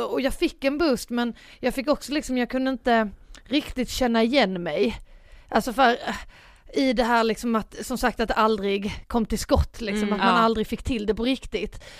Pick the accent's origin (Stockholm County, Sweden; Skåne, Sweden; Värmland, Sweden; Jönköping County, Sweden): Skåne, Sweden; Båstad; när jag var hemma på Bjärehalvön och Båstad som jag kommer från, som är ju en ganska liten by.